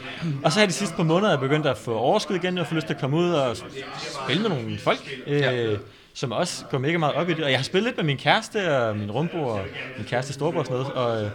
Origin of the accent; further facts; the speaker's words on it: Aarhus, Central Denmark Region, Denmark; så jeg er sådan født og opvokset i Aarhus og omegn, og har haft kæmpe socialt liv der, og så flytter jeg hertil på grund af karrieremuligheder